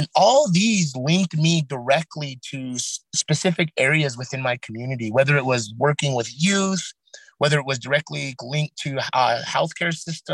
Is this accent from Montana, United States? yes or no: yes; Montana, United States; I come from the Blackfeet Reservation, and currently residing on the Blackfeet Reservation while working remotely for the state